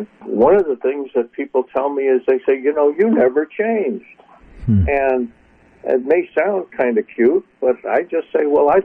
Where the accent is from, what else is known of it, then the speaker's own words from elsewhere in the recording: Connecticut, United States; Well, I grew up in Connecticut, you know, New England, very conservative